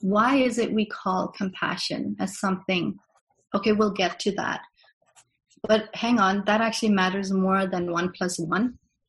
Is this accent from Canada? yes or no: no; Denmark; girls in my faith community, and I've done that for the past 20+ years when I was in Denmark. I am from Denmark